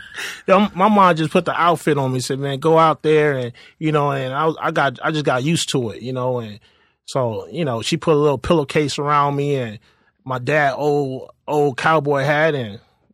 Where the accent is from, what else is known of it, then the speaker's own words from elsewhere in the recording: Shreveport, Louisiana, United States; born there; No, I was born in Shreveport.